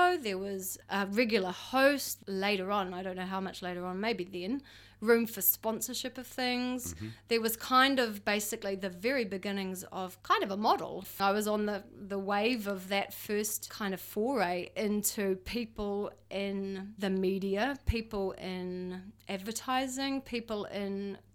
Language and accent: English; Kerikeri, Northland, New Zealand; I grew up in Kerikeri